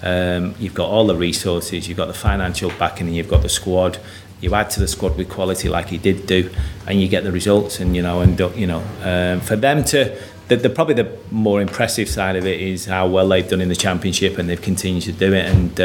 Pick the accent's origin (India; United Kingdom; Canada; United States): United Kingdom; Maybe biased as a British coach